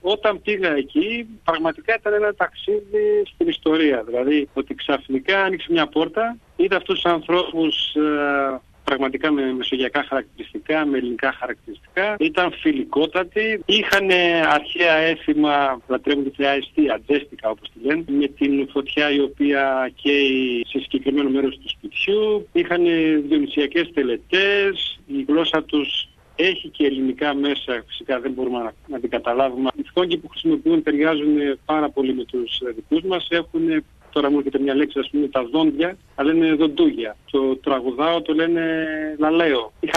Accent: Edessa, Central Macedonia, Greece; born there; Γεννήθηκα κιόλας στην Έδεσσα, την Πέλα, εκεί που κοντά ήταν το Ανάκτορο.

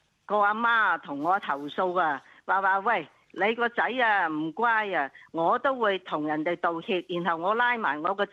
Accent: China; 我是中国人，我支持中国的。

